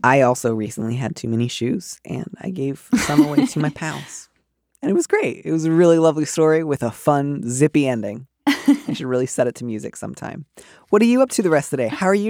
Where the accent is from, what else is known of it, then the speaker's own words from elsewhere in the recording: Midwest, United States; I grew up in the Midwest.